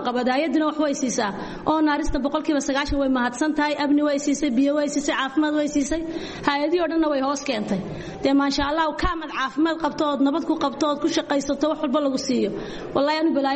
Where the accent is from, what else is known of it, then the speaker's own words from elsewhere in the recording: Dhusamareb, Galguduud, Somalia; may dhuusamareeb baan ka yimid